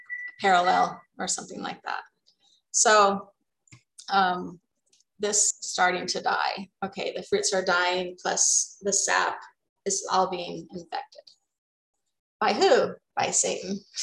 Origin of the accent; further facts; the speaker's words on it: Arizona, United States; I grew up in Arizona, say roots.